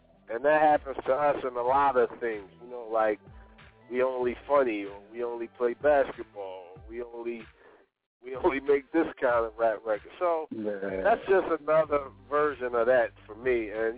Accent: Philadelphia, Pennsylvania, United States; So, you know, I'm from North Philadelphia, right?

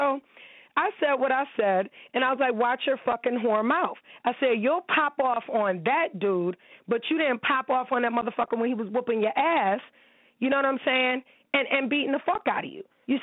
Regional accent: New York, United States; I'm from New York.

